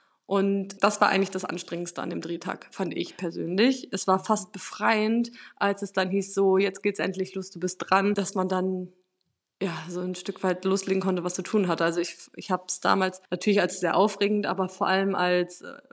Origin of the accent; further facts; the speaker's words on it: Bielefeld, North Rhine-Westphalia, Germany; War auch in Bielefeld, also da bin ich her, also ich bin in Bielefeld geboren